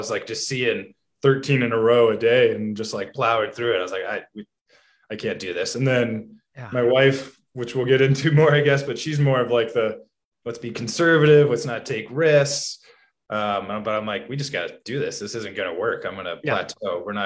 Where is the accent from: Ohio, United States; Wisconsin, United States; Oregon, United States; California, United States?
Wisconsin, United States; Or like, God, the Badgers suck this year. I'm originally from Wisconsin.